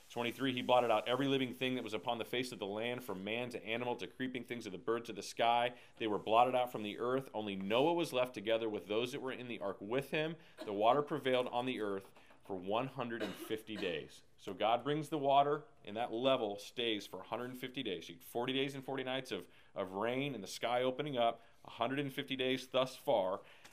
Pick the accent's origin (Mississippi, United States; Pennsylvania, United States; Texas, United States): Texas, United States; Like, I'm from Texas. We have thunderstorms there.